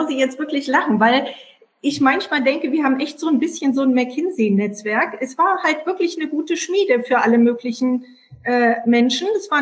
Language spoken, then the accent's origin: German; Brühl, North Rhine-Westphalia, Germany; weil ich meine Jugend in Brühl verbracht habe. Wer das nicht weiß, Brühl liegt genau zwischen Köln und Bonn. Also insofern war ich in Köln immer nur zum Ausgehen und war eigentlich Landbevölkerung.